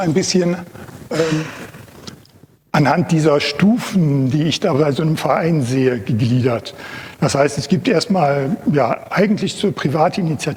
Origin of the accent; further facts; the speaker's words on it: Krefeld, North Rhine-Westphalia, Germany; den habt ihr schon gehört. Ich komme aus Krefeld, das ist also so ziemlich ganz am anderen Ende Deutschlands, am linken Niederrhein.